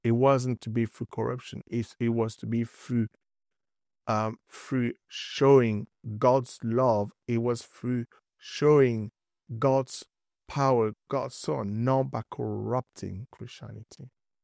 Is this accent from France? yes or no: yes; Paris, Île-de-France, France; Obviously, I'm from France, for those who don't know. I just grew up in Paris and so on.